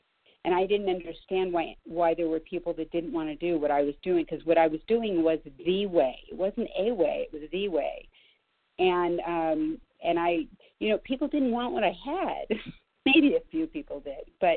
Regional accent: Los Angeles, California, United States; I grew up in Los Angeles, and my mother taught me that even within the Jewish communities, right, so that we city Jews were better than the valley Jews.

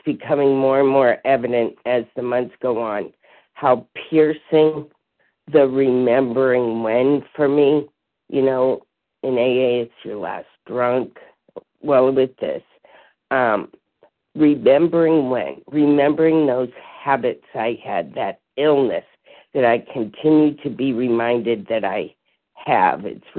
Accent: New Hampshire, United States; I'm from New Hampshire, and I'm a grateful, recovering food addict.

